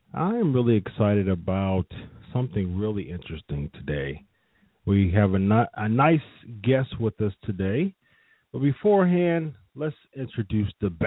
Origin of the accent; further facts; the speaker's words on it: Ohio, United States; And, I'm from Ohio